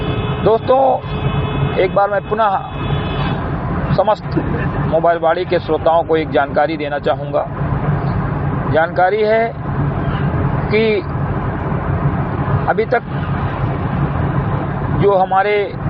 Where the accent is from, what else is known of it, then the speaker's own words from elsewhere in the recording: Uttar Pradesh, India; ग्राम सभा से ब्रिगटी विकासखंड मीनपुरवत जनपद बहराइच का मूल निवासी हूं